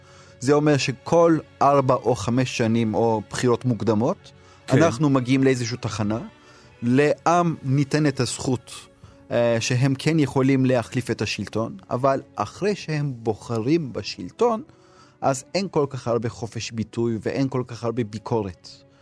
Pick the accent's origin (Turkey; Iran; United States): Turkey; Istanbul; moved away as an adult; now in Israel; נכון, נולדתי שם, עד גיל 22 חייתי באיסטנבול, ולאחר מכן עליתי ארצה.